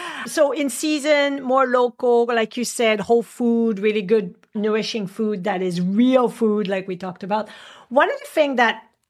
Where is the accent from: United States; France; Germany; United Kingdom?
France; now in Canada; a lot of people immigrate from somewhere else, like I did. I immigrated from France, and I'm first generation.